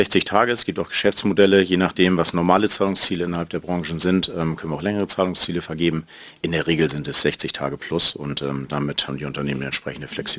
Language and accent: German; Hamburg, Germany; Ich komme aus Hamburg.